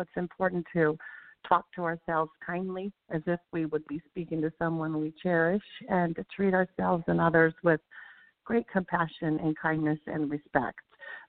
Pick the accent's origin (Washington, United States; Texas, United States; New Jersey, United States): Washington, United States; I grew up in Washington State in the United States. It's not far from Seattle, where my hometown was.